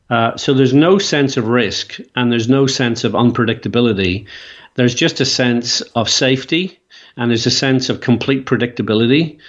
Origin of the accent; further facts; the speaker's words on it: Ireland; And I was in my home country, Ireland, yesterday, actually, speaking at a conference.